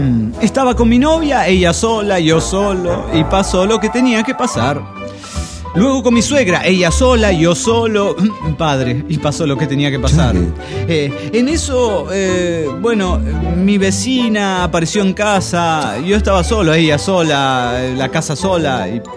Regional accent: Guatemala; de Guatemala

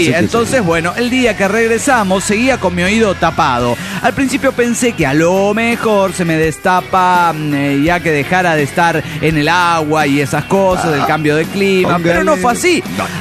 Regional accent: Mexico City, Mexico; del DF Mexicano.

